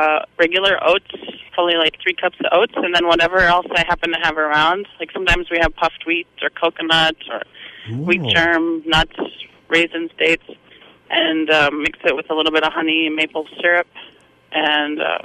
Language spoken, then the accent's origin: English; Barney, North Dakota, United States; I am from North Dakota.